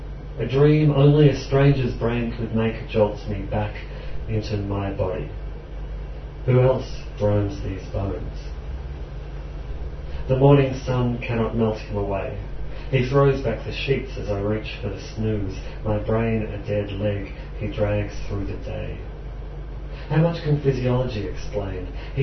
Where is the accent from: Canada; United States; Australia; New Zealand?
Australia; Bendigo, Victoria; this poem, which is partly about growing up in Bendigo, which is a small country town to the north of Melbourne.